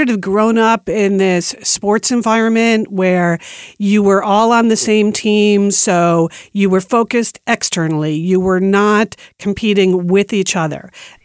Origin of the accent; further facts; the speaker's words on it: East Coast, United States; now in Beaverton, United States; I grew up on the East Coast, and when I moved to Nike, I was moving from New York City to Beaverton, Oregon.